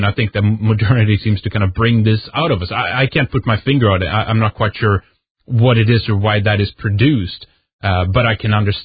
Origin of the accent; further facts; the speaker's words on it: Sweden; English is a second language; I remember growing up in Sweden and feeling very, how do I put it?